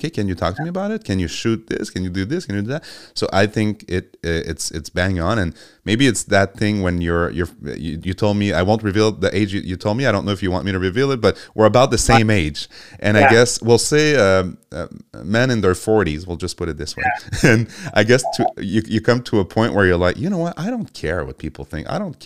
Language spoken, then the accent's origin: English; Montreal, Quebec, Canada; Well, I'm from Montreal, so I can relate the 6 months of the year.